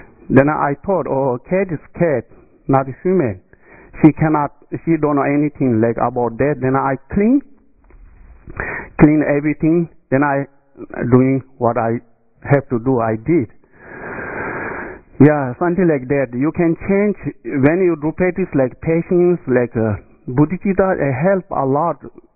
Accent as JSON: {"language": "English", "region": "Tibet", "country": "China", "second_language": "English", "said": "like when I was young, I come from Eastern Tibet."}